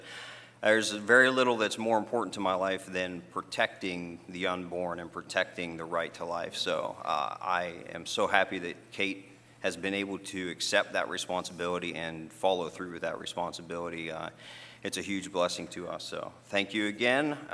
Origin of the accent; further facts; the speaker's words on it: New Waterford, Nova Scotia, Canada; I grew up in New Waterford, so you guys know how close that is to you, and most of you are familiar with Lake Mount, and that's where I was born and raised.